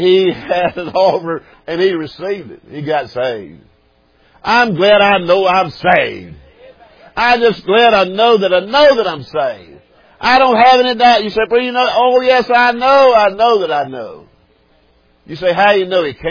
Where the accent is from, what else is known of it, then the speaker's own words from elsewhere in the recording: Blacksburg, Virginia, United States; I can still remember, I was born and raised in Blacksburg, where Brother Harold lives.